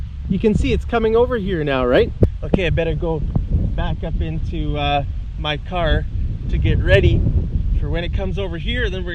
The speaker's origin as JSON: {"language": "English", "town": "Calgary", "region": "Alberta", "country": "Canada", "tie": "born or raised there", "said": "we were right here in my hometown, Calgary, Alberta"}